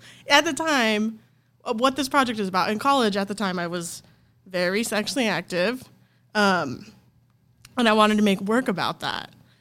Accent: Hawaii, United States; moved away as an adult; also born or lived in Portland; now in Los Angeles, United States; I'm going to say that. I grew up in Hawaii, went to art school in Portland, currently live in L.A.

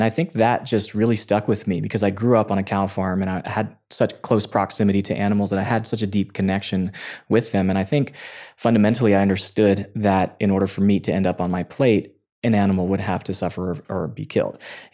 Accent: Mississippi, United States; I grew up in Mississippi and there weren't too many vegetarians in Mississippi.

